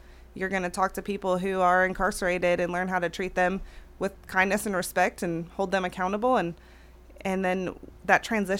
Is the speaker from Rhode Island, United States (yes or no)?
no; Ohio, United States; moved away; I'm actually from Ohio, so I moved down here, and we didn't have a program like that up in Ohio.